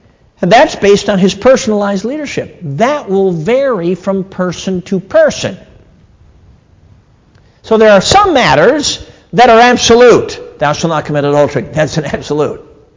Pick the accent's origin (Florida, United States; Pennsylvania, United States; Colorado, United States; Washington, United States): Colorado, United States; Durango; born there; I was born in Durango, Colorado, out there in the Rocky Mountains.